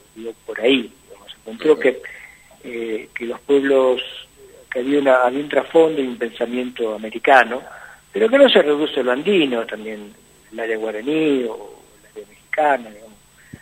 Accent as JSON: {"language": "Spanish", "country": "Argentina"}